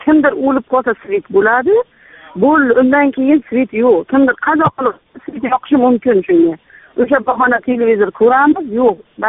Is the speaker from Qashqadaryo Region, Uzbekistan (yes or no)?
yes; Yakkabog', Qashqadaryo Region, Uzbekistan; Qashqadaryoni Yakkabog'idanman.